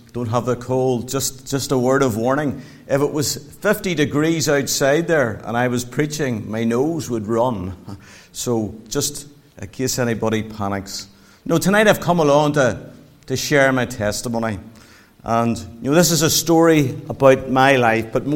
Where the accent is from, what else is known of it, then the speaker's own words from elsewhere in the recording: Glengormley, Northern Ireland, United Kingdom; also born or lived in Belfast; I was born in Belfast. I was brought up in Glengormley. I was not brought up in a Christian home, but it was certainly a loving home. And as I look back, we were brought up in the Church of Ireland Church.